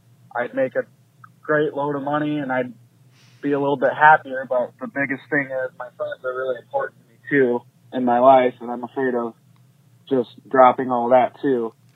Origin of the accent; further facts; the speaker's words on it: Indiana, United States; I'm from Indiana.